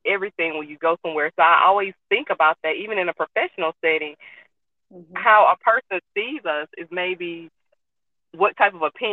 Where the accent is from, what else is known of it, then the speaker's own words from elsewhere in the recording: Alabama, United States; I am from Alabama.